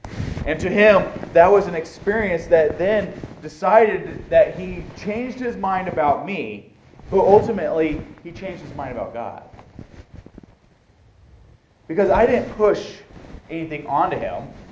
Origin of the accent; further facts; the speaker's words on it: Guadalupe, United States; because we're from Guadalupe. People automatically accused when something went missing. They automatically accused the kids from Guadalupe.